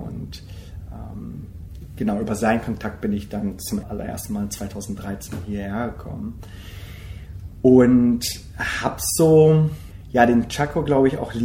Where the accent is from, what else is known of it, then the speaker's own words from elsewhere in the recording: Germany; Weil ich asiatische Herkunft auch habe und meine Eltern kommen aus Korea. Und so bin ich in Deutschland aber geboren und aufgewachsen, habe meine Wurzeln noch in Korea und fühle mich auch nach Korea noch verbunden.